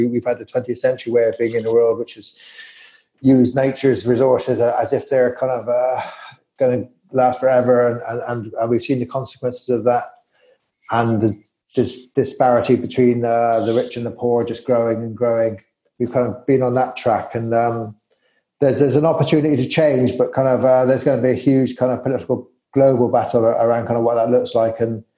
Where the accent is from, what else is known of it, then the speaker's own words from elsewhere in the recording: United Kingdom; being a Brit myself.